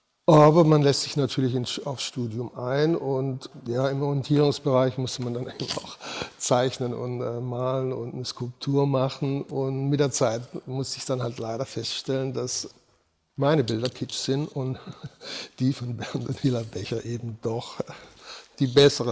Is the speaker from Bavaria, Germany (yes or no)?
no; Baden-Württemberg, Germany; Also ich bin ja im Schwarzwald groß geworden, in einer Kleinstadt.